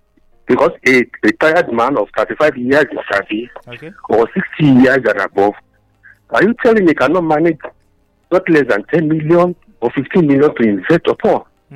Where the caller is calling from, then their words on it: Abeokuta, Ogun, Nigeria; I'm calling you from Camp Abeokuta.